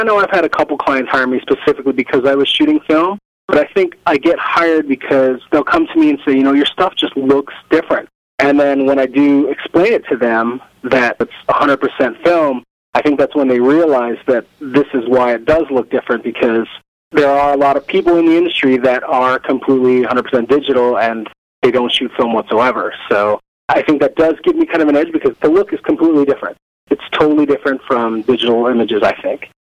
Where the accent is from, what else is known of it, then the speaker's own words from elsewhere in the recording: St. Louis, Missouri, United States; also born or lived in Hawaii; now in Lehi, United States; Well, I was born and raised in St. Louis. I've lived in Hawaii also as well. I currently live in Lehi, Utah, which is about 20 minutes south of Salt Lake.